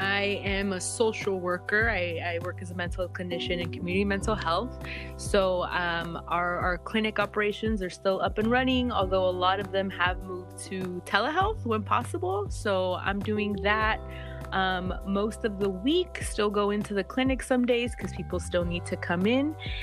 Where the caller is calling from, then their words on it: California, United States; I'm calling from the San Fernando Valley.